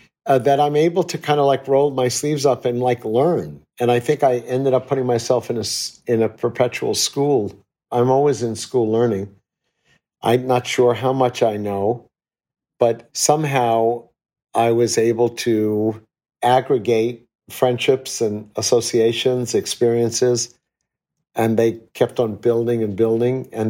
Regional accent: New York, United States; I was acting as a New Yorker, respecting and demonstrating the values of our great city.

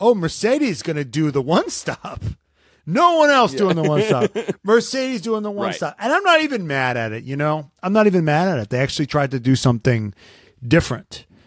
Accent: Austria; I'm from Austria

